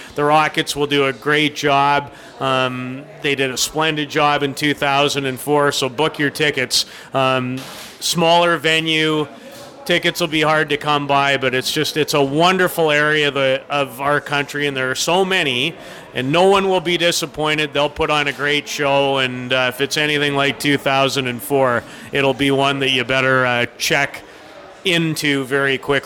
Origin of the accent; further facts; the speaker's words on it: Saskatoon, Saskatchewan, Canada; as a kid growing up in Saskatoon who always wanted to be involved in this event